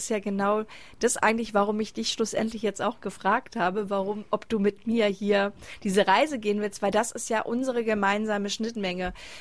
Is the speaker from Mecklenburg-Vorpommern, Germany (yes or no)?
no; Berlin, Germany; ich bin zwar hier in Berlin geboren, ich bin hier groß geworden, ich fühle mich hier wohl